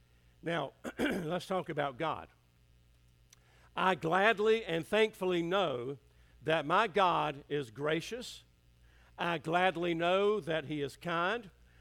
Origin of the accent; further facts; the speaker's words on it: Scotland Neck, North Carolina, United States; I remember when I was a kid and growing up in Scotland Neck